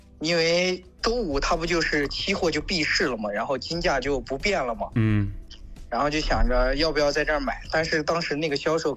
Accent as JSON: {"language": "Chinese", "town": "Xi'an", "region": "Shaanxi", "country": "China", "tie": "born or raised there", "said": "我在西安长大的，但是祖籍是河北。"}